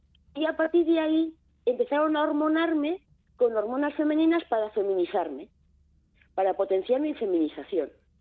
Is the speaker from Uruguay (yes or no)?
no; Cruces, Basque Country, Spain; born there; en mi caso, por ejemplo, nací en Cruces en 1960